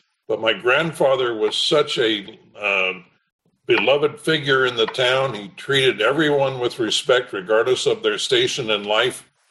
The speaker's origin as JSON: {"language": "English", "town": "Portland", "region": "Oregon", "country": "United States", "tie": "born or raised there", "also_born_or_lived": "Bandon", "said": "Yes, I was privileged to grow up in Portland, Oregon. Also spent a lot of my childhood down at the Oregon coast town of Bandon, Oregon"}